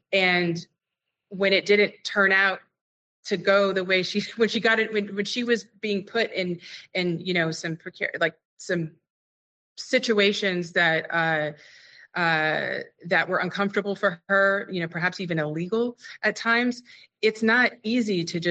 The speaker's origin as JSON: {"language": "English", "country": "United States", "said": "You know, I think that in pop culture, being an American, we have it's very American in our culture"}